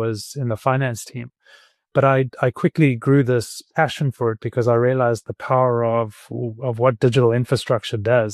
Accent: Johannesburg, Gauteng, South Africa; moved away as an adult; I grew up in Joburg. I went to King Edwards, and after that I studied at RAU, now UJ. And then I began my article in Johannesburg.

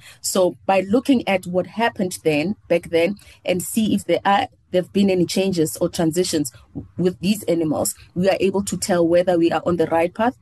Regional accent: Soweto, Gauteng, South Africa; because I grew up in Soweto, and back then we used to have frogs or toads everywhere.

